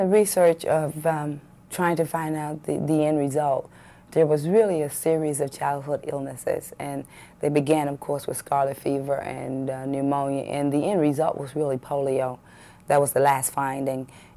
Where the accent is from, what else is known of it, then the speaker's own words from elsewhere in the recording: Clarksville, Tennessee, United States; I grew up in Clarksville, Tennessee. It's a very small southern town, about 45 miles north of Nashville, Tennessee. Had a wonderful childhood there.